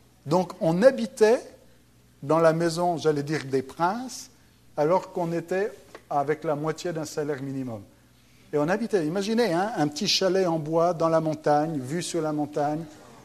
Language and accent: French; Switzerland; comme je suis suisse, et puis que là, l'église était à côté de la Suisse